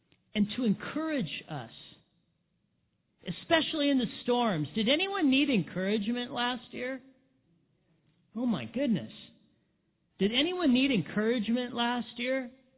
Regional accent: Big Bear, California, United States; And I remember times as a kid growing up in Big Bear.

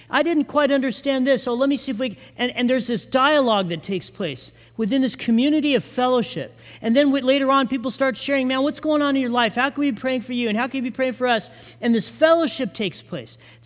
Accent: California, United States; You know, for me that's born and raised in California, I just know how to go along for the ride, okay?

